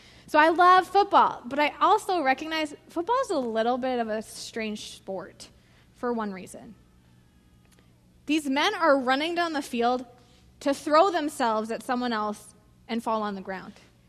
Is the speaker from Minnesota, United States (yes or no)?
yes; Minnesota, United States; See, I grew up in Minnesota.